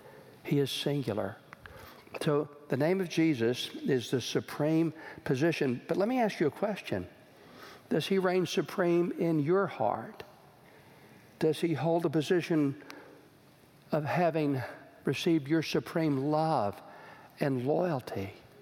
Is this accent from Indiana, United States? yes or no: no; Texas, United States; I'm from Texas, you got